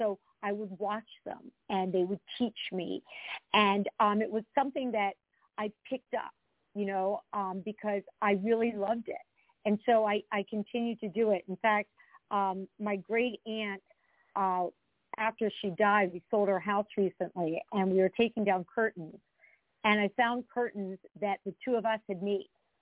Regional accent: Pennsylvania, United States; I grew up outside of Philadelphia. They also grew up outside of Philadelphia.

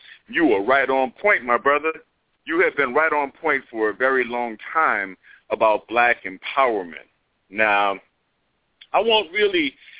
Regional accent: New Orleans, Louisiana, United States; I grew up in New Orleans, which if you're familiar, I'm sure you're a Louisiana brother.

